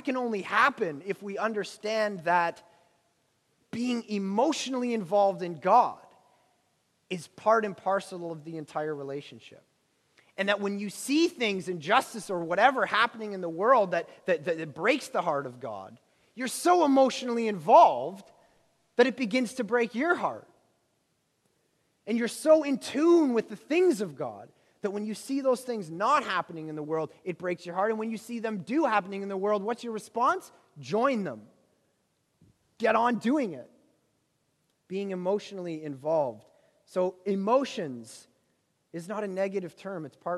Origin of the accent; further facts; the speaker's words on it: Ontario, Canada; See, I'm from Ontario, so Niagara Falls is just kind of like everyone's been there, everyone's done it.